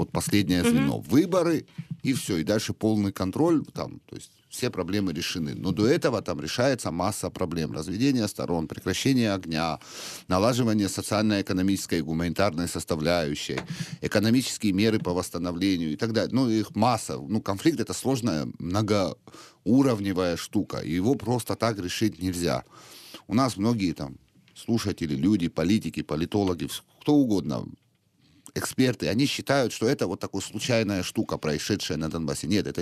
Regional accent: Sukhumi, Abkhazia, Georgia; moved away; я сам уроженец города Сухуми, да, так как я стал беженцем в 93-м году, вынужденным переселенцем.

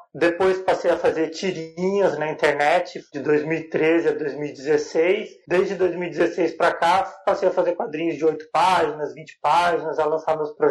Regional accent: São Paulo, Brazil; né? Sou daqui do interior de São Paulo

